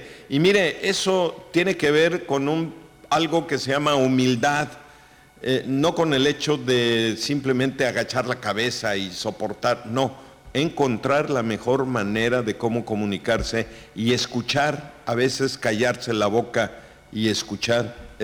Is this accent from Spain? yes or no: no; Mexico; los mexicanos estamos catalogados en que el tiempo como que no nos importa.